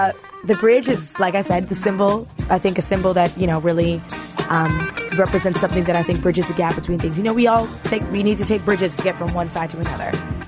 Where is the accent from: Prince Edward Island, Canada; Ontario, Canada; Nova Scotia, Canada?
Ontario, Canada; Toronto; I'm born and raised in Toronto, Canada. I'm West Indian heritage.